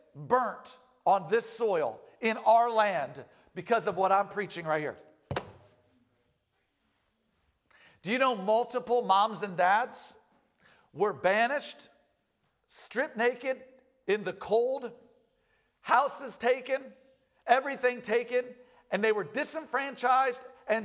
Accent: United States; This is how our country was formed. As an American, we start off with liberty.

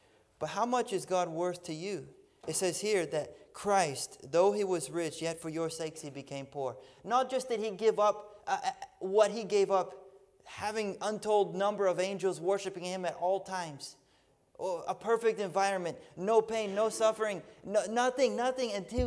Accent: the South, United States; Anyways, I'm from the South. There's a lot more of them down there.

